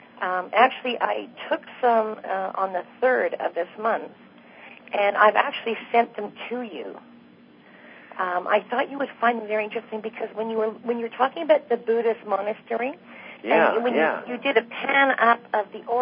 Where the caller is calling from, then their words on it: Victoria, British Columbia, Canada; It's from Victoria, British Columbia.